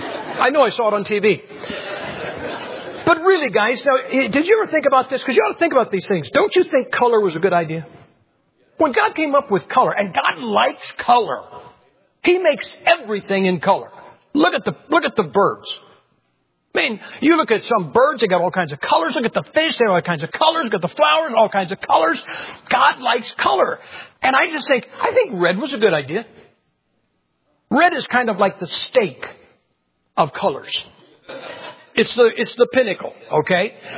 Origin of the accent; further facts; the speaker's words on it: Ohio, United States; You know, we are from Ohio. We're from the East.